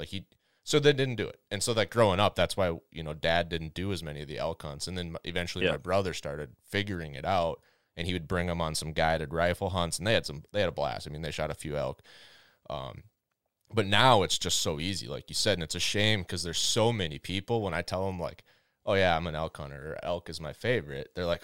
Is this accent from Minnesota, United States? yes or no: yes; Minnesota, United States; So I grew up in Minnesota, you know this, my family has always been a strong outdoors family.